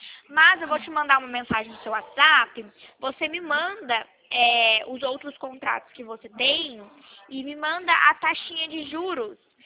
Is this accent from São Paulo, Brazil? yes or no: yes; Mogi Guaçu, São Paulo, Brazil; eu sou daqui de Mogi Guaçu.